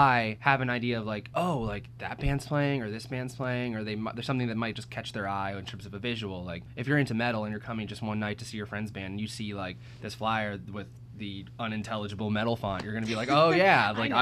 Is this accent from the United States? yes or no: yes; New Brunswick, New Jersey, United States; I live in New Brunswick. I'm actually a native. I was born and raised in New Brunswick.